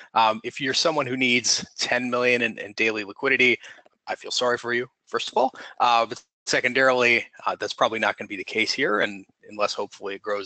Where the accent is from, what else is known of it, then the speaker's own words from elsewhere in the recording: United States; now in Sydney, Australia; As you can tell from the accent, I'm an American, but I've been here in Sydney for about 5 years now